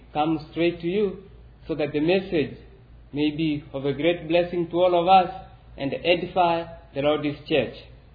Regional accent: Kenya; first language Kisii; English is a second language; Back home, I normally preach in my native language, which is Kisi. And sometimes when we have folks from a different ethnic tribe, I preach in Swahili.

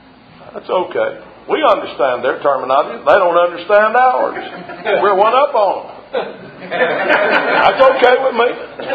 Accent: Magazine, Arkansas, United States; There's a sign in my hometown, Magazine, Arkansas, on Highway 10.

